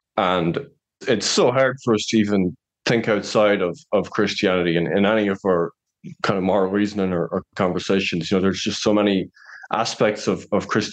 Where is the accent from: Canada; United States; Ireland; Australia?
Ireland; I especially see that as an Irish person